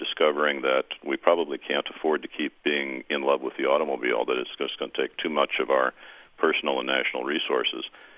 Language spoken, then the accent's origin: English; Fort Myers, Florida, United States; In my hometown in Fort Myers, we have a glorious bike pass system